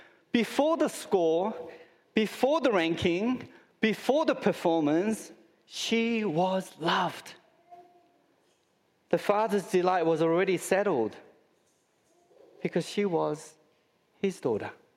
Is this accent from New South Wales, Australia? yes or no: yes; Summer Hill, New South Wales, Australia; also born or lived in Croydon / Burwood; I grew up in Summer Hill, Croydon, Burwood. I have a sense of pride.